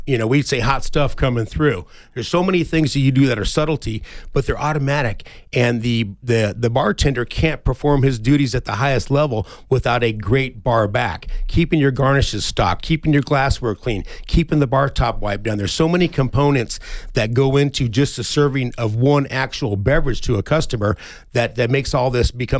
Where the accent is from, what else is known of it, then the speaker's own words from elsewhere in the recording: Tucson, Arizona, United States; This is my hometown. I'm a second generation Tucson native.